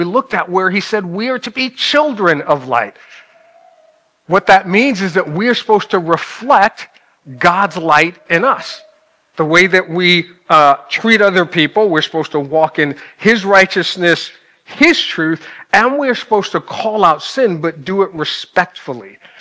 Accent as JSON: {"language": "English", "town": "New York City", "region": "New York", "country": "United States", "tie": "born or raised there", "said": "because like born and raised in New York City, we had no sheep."}